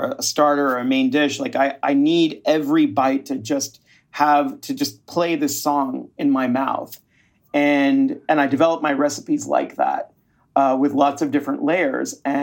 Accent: Texas, United States; My grandparents, my parents, and my brother and I were all born in Texas. Yeah. And like, you know, growing up in Texas, the thing that was weird is that, you know, we were labeled by other people as Mexicans, right?

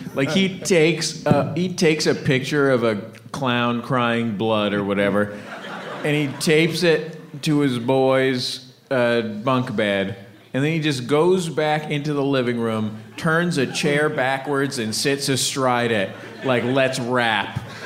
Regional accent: California, United States; Look, guys, I'm from the Bay. I know about the Warriors.

